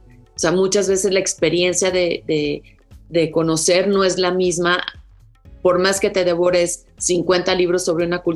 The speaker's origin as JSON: {"language": "Spanish", "region": "State of Mexico", "country": "Mexico", "tie": "born or raised there", "said": "Mis papás, cuando yo nací, nos mudamos al Estado de México y yo vivía muy cerca del Parque Naucali en el Estado de México."}